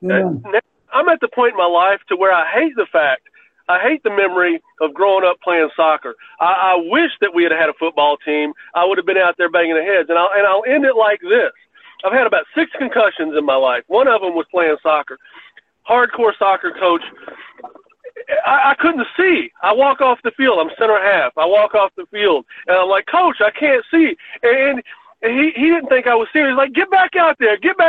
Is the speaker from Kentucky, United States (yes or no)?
yes; Kentucky, United States; Listen, I grew up in Menifee County, Eastern Kentucky.